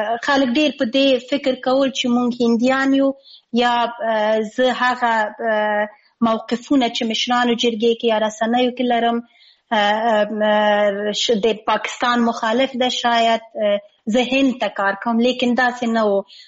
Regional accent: Afghanistan; لیکن زه دا وایم مونږ د افغانستان یو واقعیت یو او خپل هیواد نه هیڅکله تیر نه یو، او زمونږ خپل هیواد ده، زمونږ اصلي هیواد ده

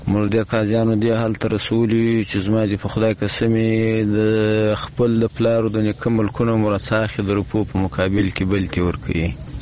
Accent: Afghanistan; موږ د نبی علیه السلام امتیان یو. موږ د افغانستان یو. موږ مسلمانان یو.

